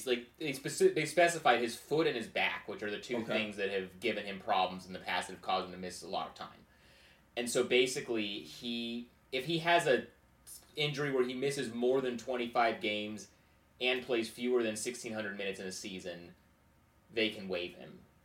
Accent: Portland, Oregon, United States; I'm a Blazers fan. I'm from Portland.

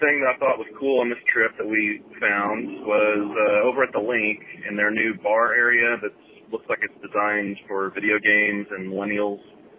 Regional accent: Texas, United States; I'm from Texas and haven't really experienced this before.

